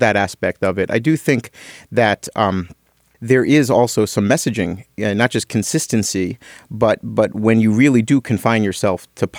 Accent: Atlantic City, New Jersey, United States; I grew up in Atlantic City, grew up on a Pesican island, the island of, you know, four cities, Longport, Ventnor, Margate, in Atlantic City.

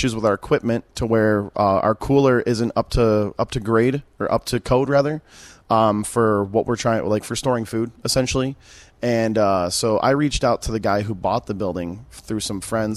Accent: Detroit, Michigan, United States; moved away; So I grew up in Detroit and moved here about 7 years ago.

